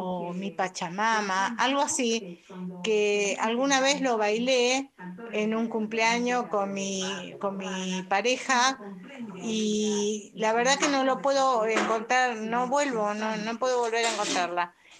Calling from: Burlingame, California, United States; de Burlingame

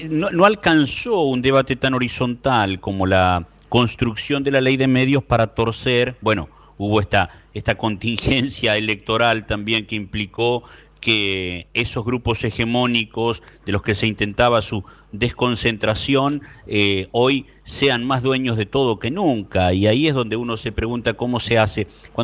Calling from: Concepción del Uruguay, Entre Ríos, Argentina; soy desde LT11 de Concepción del Uruguay, los saludo.

